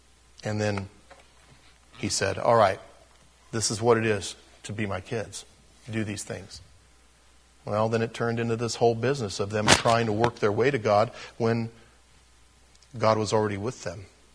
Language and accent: English; United States; But I'm going to call it Shema, because I'm just an American.